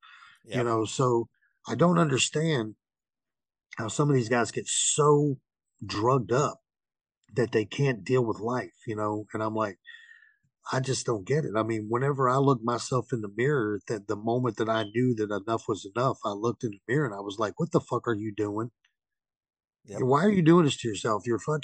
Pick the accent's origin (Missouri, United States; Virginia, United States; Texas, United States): Virginia, United States; Waynesboro; You know, I'm a guy from Waynesboro, Virginia. Nobody's ever heard of that town.